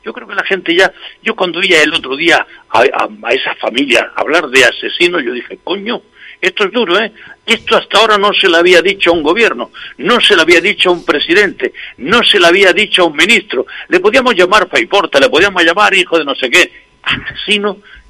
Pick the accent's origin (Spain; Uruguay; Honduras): Spain; Yo creo que no somos sinceros los españoles hasta ahora cuando de encuestas se trata.